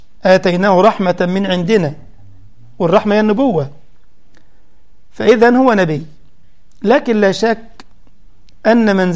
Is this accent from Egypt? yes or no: yes; Egypt; اللي قالوا كده عندنا في مصر مثلا جميلا، قالوا: من جاور السعيد يسعد.